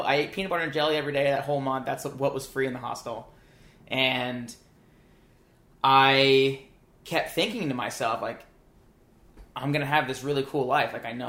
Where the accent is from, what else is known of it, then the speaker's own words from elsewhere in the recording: New Jersey, United States; I grew up in New Jersey, for those of you who don't know.